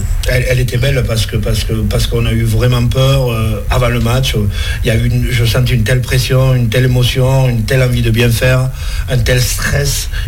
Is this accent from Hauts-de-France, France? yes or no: no; Toulouse, Occitanie, France; Avec les déplacements que je fais pour rentrer chez moi à Toulouse, ouais, souvent et tout